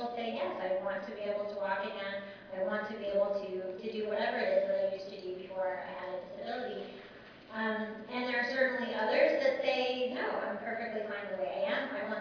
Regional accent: California, United States; I'm from California, and in the past two years, we've lost dental care, we've lost podiatry, other basic health services.

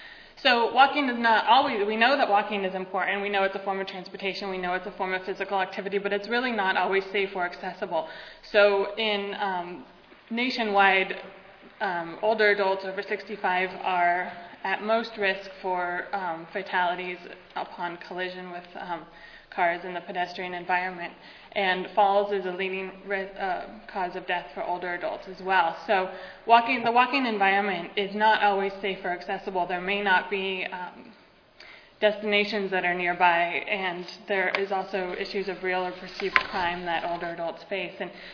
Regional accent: California, United States; And I'm from California, and so today was a pretty early day

